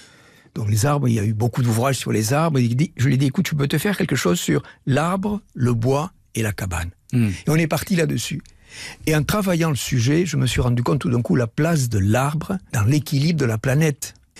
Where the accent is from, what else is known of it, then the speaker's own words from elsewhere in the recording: Occitanie, France; born there; moi, je suis né à la campagne, je suis né dans le Tarn, où j'ai toujours une maison dans les bois.